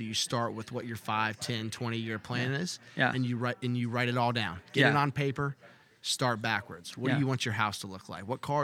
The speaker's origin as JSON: {"language": "English", "town": "Clifton Forge", "region": "Virginia", "country": "United States", "tie": "born or raised there", "said": "So my hometown in Clifton Forge, Virginia, jobs aren't very plentiful, right?"}